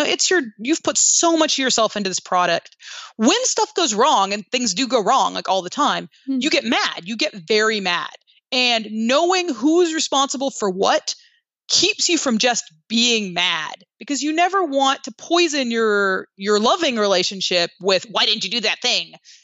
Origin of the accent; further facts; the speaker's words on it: United States; But I love being American and I'm very American.